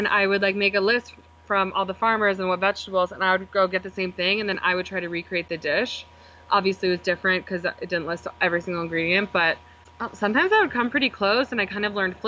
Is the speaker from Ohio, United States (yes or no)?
yes; Cleveland, Ohio, United States; I grew up in Cleveland in the suburbs.